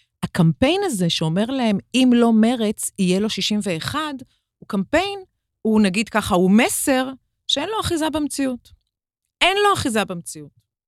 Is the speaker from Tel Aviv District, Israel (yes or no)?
yes; Bat Yam, Tel Aviv District, Israel; אני בת לאימא שנולדה בקזבלנקה ולאבא שנולד באיסטנבול וגדלתי בבת ים.